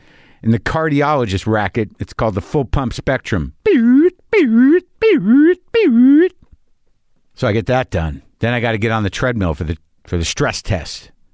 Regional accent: New Mexico, United States; And I grew up in New Mexico, and I think I've seen black widows.

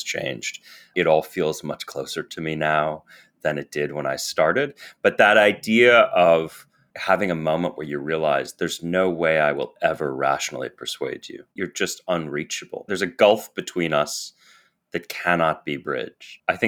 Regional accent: United States; I don't want to kind of caricature myself as an American.

